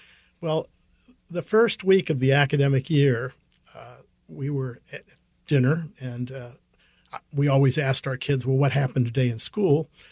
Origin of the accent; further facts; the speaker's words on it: Kansas City, United States; Both my parents were born in Kansas City, and I grew up with all four of my grandparents in Kansas City. So being a Midwesterner is an important part of my identity.